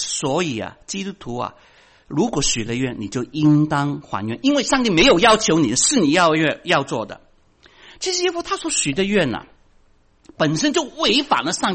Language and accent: Chinese; Guangdong, China; 就像我们广东人学国语啊，西西死死死死死啊